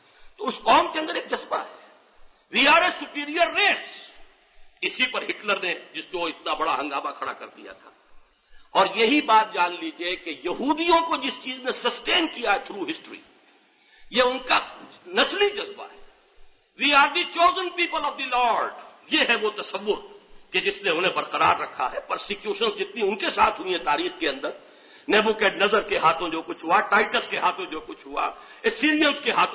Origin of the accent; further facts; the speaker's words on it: Pakistan; ہمارے ہاں میں یہ کہا کرتا ہوں کہ ہندوستان جس سے کٹ کر ہم ایک ملک بنے ہیں وہ بھی قومیتوں اور نسلوں کی ایک کھچڑی ہے.